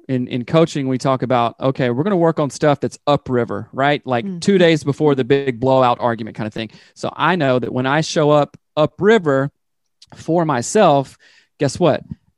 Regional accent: the South, United States; I grew up in the South. So I really like it when I make dinner most nights for people and us all sitting down at the table.

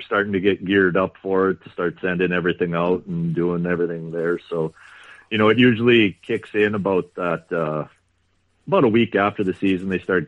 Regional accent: Kenaston, Saskatchewan, Canada; Well, I grew up here in Keniston.

